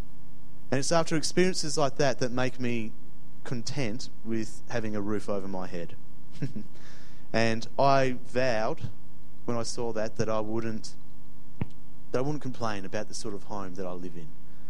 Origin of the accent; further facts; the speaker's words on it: Perth, Western Australia, Australia; also born or lived in Bangladesh / Barbados; when I was growing up in Perth, we had just come back from spending about 6.5 years overseas, living in Bangladesh and Barbados.